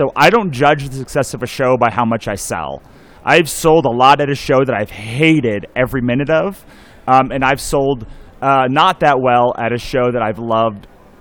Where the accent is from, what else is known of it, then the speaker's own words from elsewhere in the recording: Washington, District of Columbia, United States; which reminds me of D.C., which is my hometown that I love.